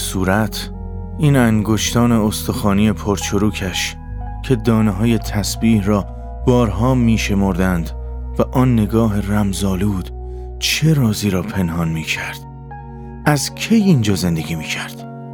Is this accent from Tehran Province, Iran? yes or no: yes; Tehran, Tehran Province, Iran; born there; تهران دنیا اومدم، ولی اصالتاً از سمت مادری گیلک هستم. یه چیزایی میفهمم، ولی زیاد نمیتونم صحبت کنم.